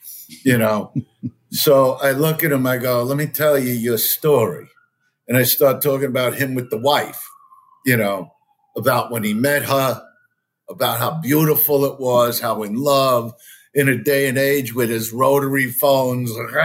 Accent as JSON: {"language": "English", "town": "Brooklyn", "region": "New York", "country": "United States", "said": "And honestly, this side of the country, New York, you know, I'm from Brooklyn, New York."}